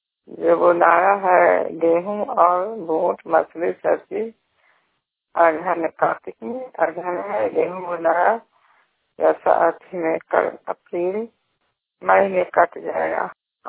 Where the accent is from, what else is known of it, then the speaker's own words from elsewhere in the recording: Chhotki Hosi, Bihar, India; छोटकी होसी के रहने वाले हैं, थाना हिलसा जिला नरंदा के नवासी।